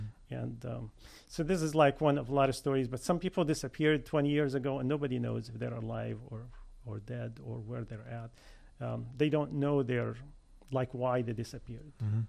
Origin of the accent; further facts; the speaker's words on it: Damascus, Damascus Governorate, Syria; English is a second language; while I was growing up in Damascus